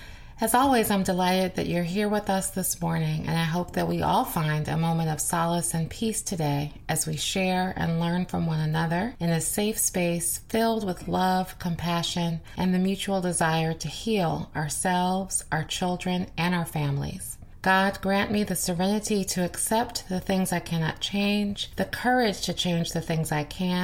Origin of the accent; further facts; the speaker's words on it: Cleveland, Ohio, United States; raising a son in Cleveland, my hometown.